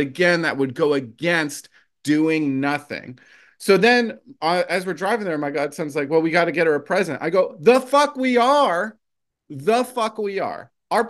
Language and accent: English; New Jersey, United States; I've never been to a rodeo before. I'm from New Jersey. So when I see cows, I get itchy.